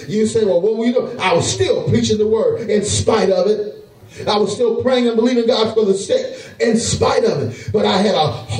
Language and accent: English; Highland Park, United States; I grew up in the city of Highland Park. When I was growing up in Highland Park, it was called the City of Trees.